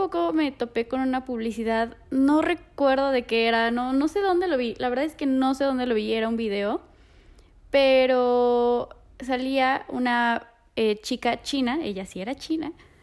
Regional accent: Mexico; hablando como mexicana

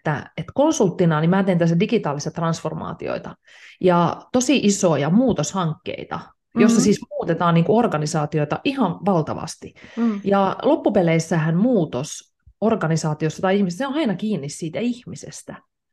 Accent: Kokkola, Central Ostrobothnia, Finland; mä oon myös Kokkolasta kotoisin. Mä oon länsirannikolta, mä oon pienen kaupungin tyttöjä alun perin.

